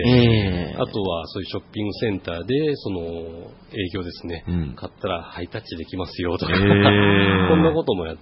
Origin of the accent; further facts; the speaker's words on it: Hamamatsu, Shizuoka, Japan; moved away as an adult; 出身が浜松市なんですけれども、